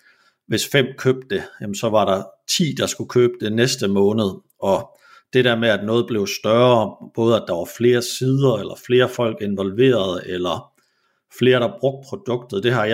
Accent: Jutland, Denmark; Altså jeg kommer fra Jylland, hvor det sådan jo, man skal ikke slå noget for højt op.

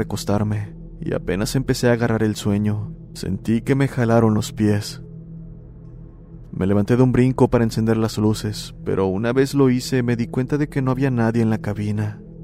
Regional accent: Nuevo Laredo, Tamaulipas, Mexico; soy de Nuevo Laredo, Tamaulipas

